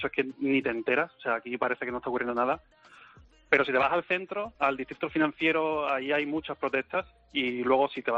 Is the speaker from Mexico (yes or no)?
no; Spain; soy español y soy blanco